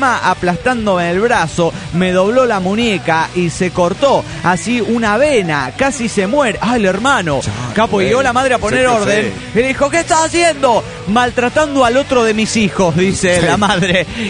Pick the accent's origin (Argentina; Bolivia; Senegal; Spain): Argentina; El Bolsón, Río Negro; del Bolsón, Argentina.